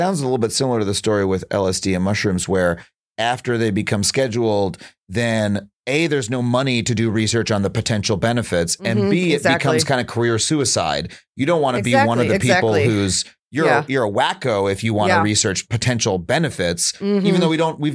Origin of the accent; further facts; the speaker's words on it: Long Island, New York, United States; I was growing up on Long Island.